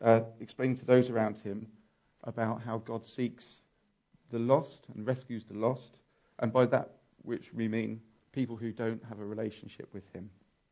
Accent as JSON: {"language": "English", "region": "London", "country": "United Kingdom", "tie": "born or raised there", "said": "I was raised in Catford, South East London."}